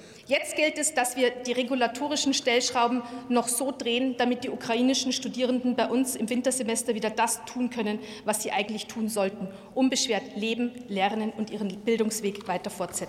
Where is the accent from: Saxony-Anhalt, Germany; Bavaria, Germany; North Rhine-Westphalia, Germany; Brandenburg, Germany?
Bavaria, Germany; Dafür habe ich als Bayerin ja gewisses Verständnis